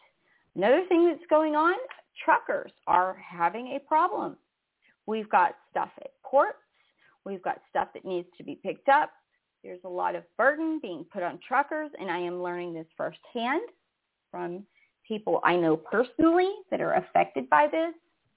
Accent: Texas, United States; and you know, I'm from Texas.

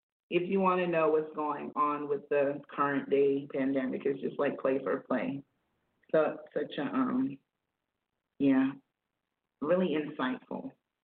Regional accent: South Carolina, United States; It's growing up in South Carolina and looking out in the fields and like, yes, you know, that becomes Advil one day, but knowing it as a plant.

